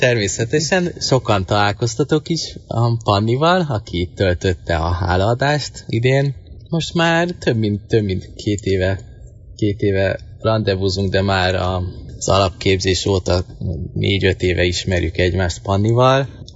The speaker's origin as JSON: {"language": "Hungarian", "country": "Hungary", "said": "aki a faluról, egy magyar faluból származok"}